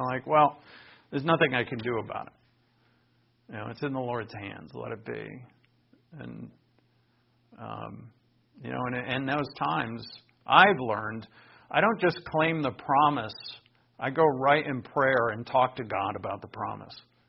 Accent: Northeast, United States; Where I grew up in the Northeast, that's where the Puritans landed.

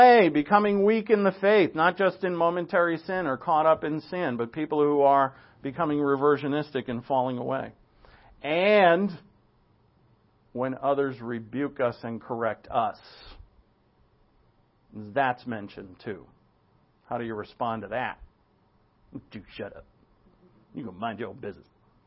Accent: Providence, Rhode Island, United States; Before, I grew up in Blessed Sacrament Catholic Church on Academy Avenue in Providence, Rhode Island.

